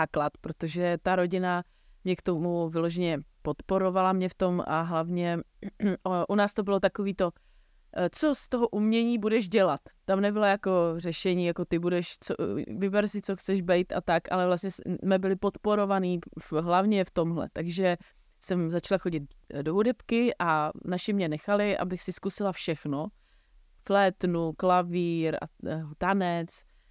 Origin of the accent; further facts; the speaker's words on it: Nové Strašecí, Central Bohemian Region, Czechia; now in Prague, Czechia; Tak já jsem z Nového Strašicí přímo a moje rodina tam bydlí do dneška, takže já tam vlastně jezdím pořád. A vlastně bydlím v Košířích v Praze, což je 35 minut od tamtud